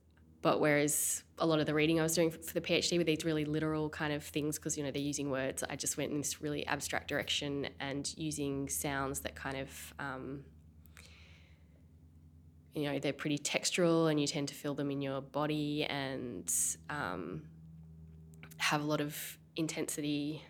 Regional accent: Australia; I am from Australia. I live in a small town called Clunes, which is a population of about 1,600, but it's 2 hours from Melbourne. So I study in Melbourne, spend a lot of time there as well.

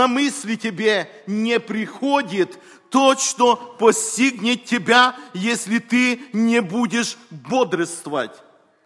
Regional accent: Ukraine; Можно сказать, я вырос на Украине, но нету детей, нету никого

